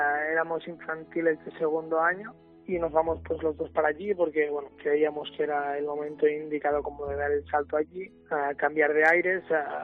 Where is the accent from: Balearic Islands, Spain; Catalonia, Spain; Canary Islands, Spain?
Catalonia, Spain; Arenys; Empecé en mi pueblo, en Arenys, hasta la etapa de juveniles, de infantiles, que dimos el paso al Barça.